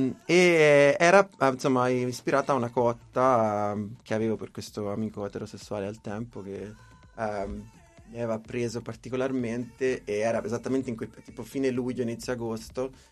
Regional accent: Arezzo, Tuscany, Italy; accent: Arezzo; il mio accento aretino è rimasto pesantissimo quando parlo

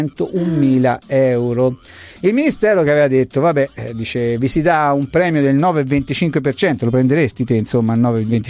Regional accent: Rome, Lazio, Italy; io non so come si possa sapere che sono romano, comunque.

